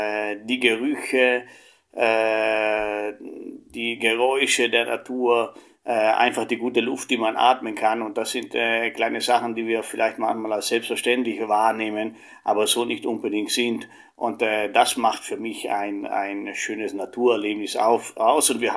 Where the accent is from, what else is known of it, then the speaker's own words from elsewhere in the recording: Italy; ich komme aus Italien ursprünglich